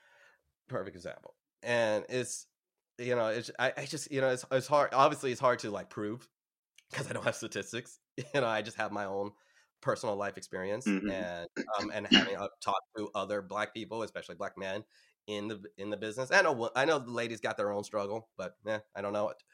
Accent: Long Beach, California, United States; growing up in Long Beach, I've Long Beach is just basically Southern San Francisco.

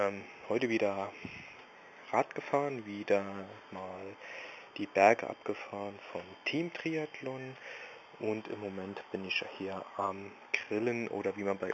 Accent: Saarland, Germany; born there; Nein, ich bin kein Saarland, doch ein halber. Ich bin im Saarland geboren, aber wir wohnen in Rheinland-Pfalz, aber ziemlich nah an der Grenze vom Saarland.

